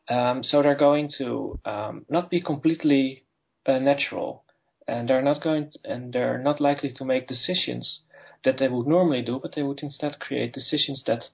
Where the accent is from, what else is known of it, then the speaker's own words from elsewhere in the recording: Netherlands; I'm from the Netherlands